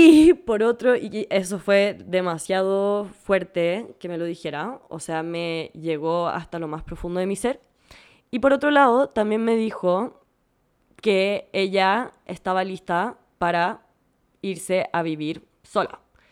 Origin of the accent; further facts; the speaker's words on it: Chile; voy a pasar 3 meses viajando a donde pueda con las visas de turistas que uno no tiene que ni sacar como chileno